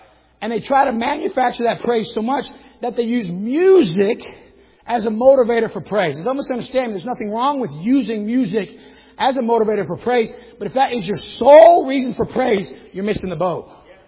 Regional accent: Florida, United States; born there; I was born in Florida. My dad was born in Florida.

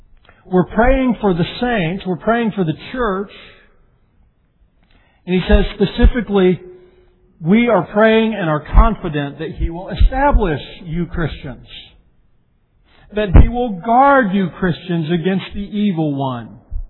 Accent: Colorado, United States; I grew up in Colorado, and it's so dry. It's very arid.

